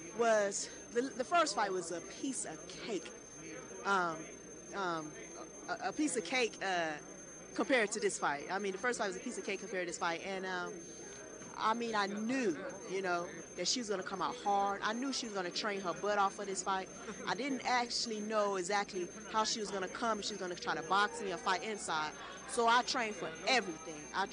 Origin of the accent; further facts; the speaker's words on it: Plant City, Florida, United States; now in Temecula, United States; Well, I'm originally from Plant City, Florida, and I just moved to Temecula like a month ago.